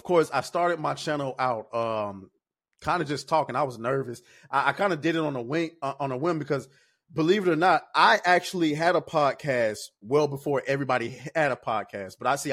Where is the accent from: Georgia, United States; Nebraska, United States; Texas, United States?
Georgia, United States; Atlanta; I'm from Atlanta, Georgia.